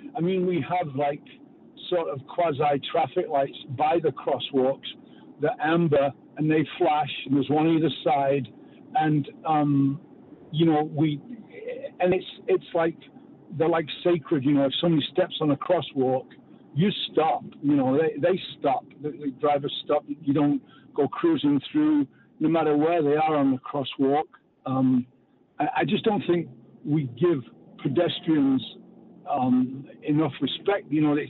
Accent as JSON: {"language": "English", "region": "England", "country": "United Kingdom", "lives_now": "United States", "said": "I'm originally from Europe, I'm from England."}